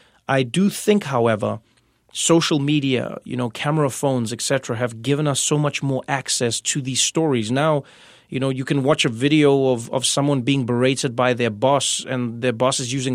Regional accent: South Africa; when I was growing up in South Africa

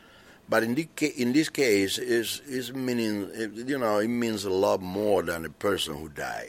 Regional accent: Artemisa, Cuba; born there; English is a second language; I was born in Artemisa, which is a little village of the countryside of Cuba.

